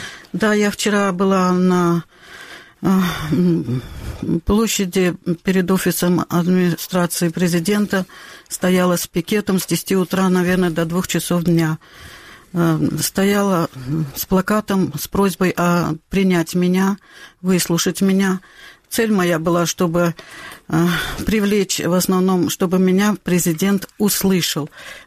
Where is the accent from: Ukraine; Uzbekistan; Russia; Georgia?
Ukraine; Crimea; я из Крыма, мать двоих политических заключенных